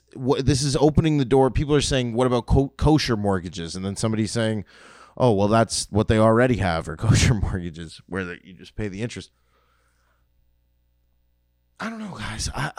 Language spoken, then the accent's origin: English; Toronto, Ontario, Canada; I'm a Leaf fan only because I'm from Toronto